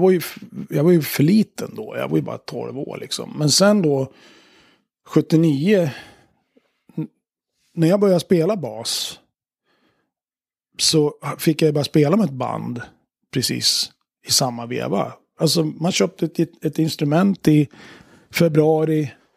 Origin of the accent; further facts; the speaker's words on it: Gävle, Gävleborg County, Sweden; när de spelade på ungdomsgårdarna hemma i Gävle så det var ju fullt